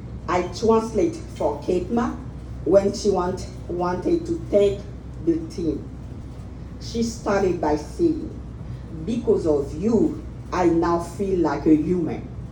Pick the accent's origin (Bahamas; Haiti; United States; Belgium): Haiti; Port-au-Prince, Ouest; I'm from Port-au-Prince, Haiti.